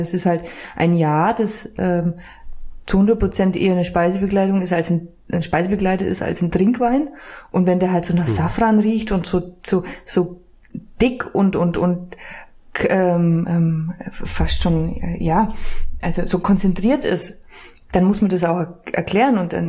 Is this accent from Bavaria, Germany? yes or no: yes; Bavaria, Germany; Also ich komme aus Bayern und also für mich gehört ein Feierabendgetränk auch manchmal einfach dazu.